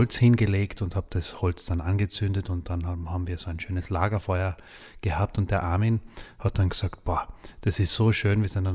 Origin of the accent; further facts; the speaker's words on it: Austria; bei uns zu Hause in Österreich, bei uns in unserem Garten